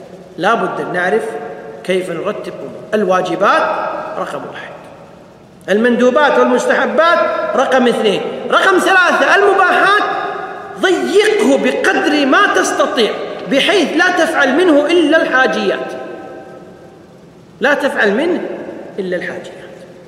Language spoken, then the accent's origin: Arabic; Kuwait; عندنا في الكويت